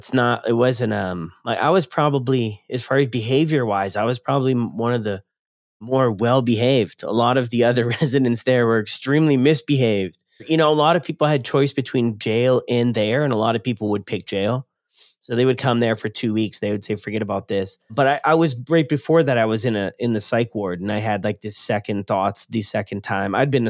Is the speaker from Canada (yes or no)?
yes; Ontario, Canada; born there; I was born in Canada. I was born here in Ontario. Actually, same town I live in now.